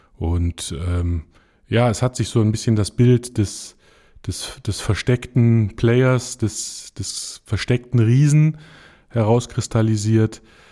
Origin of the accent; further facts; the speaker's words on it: Cologne, North Rhine-Westphalia, Germany; Standort war immer Köln. Privat bin ich Kölner, bleibe auch Kölner.